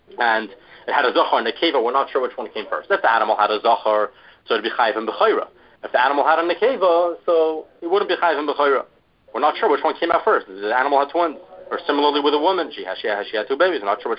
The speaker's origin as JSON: {"language": "English", "country": "Canada", "said": "I'm from Canada, so there's some words which I think are different than America."}